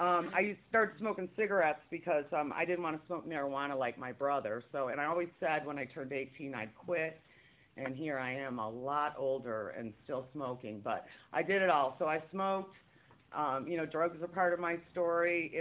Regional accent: Michigan, United States; born there; Anyways, I was born in Michigan, and I'm from a middle-class family

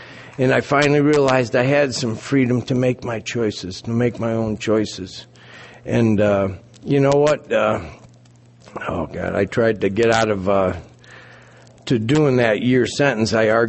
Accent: Michigan, United States; I ended up with a year sentence in the Berrien County Jail, my hometown.

